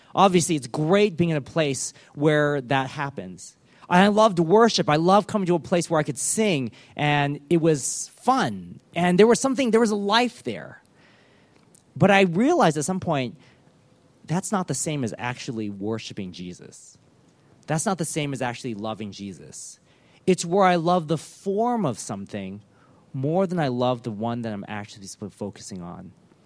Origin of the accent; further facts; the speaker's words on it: United States; Now, because I grew up in church in the United States, I really loved it there.